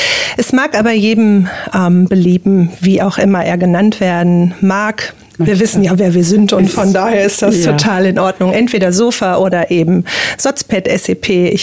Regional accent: Essen, North Rhine-Westphalia, Germany; now in Mettmann, Germany; Ich komme aus Mettmann. Ich habe immer eine klitzekleine Anfahrt bis nach Wuppertal und gebürtig komme ich aus Essen. Ich bin also eine richtige Ruhrpott-Pflanze, genau. Ja. Und da rutscht mir schon mal auch das eine oder andere dat und was raus.

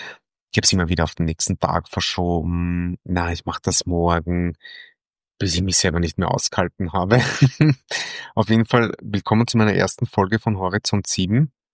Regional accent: Vienna, Austria; Wie unschwer zu hören ist, komme ich aus Wien und war 7 Jahre auf Langzeitreise.

